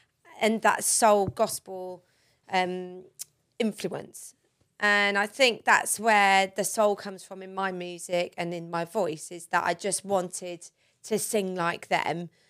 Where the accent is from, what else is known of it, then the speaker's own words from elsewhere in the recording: Cheltenham, South West England, United Kingdom; So I was brought up in Cheltenham in Gloucestershire.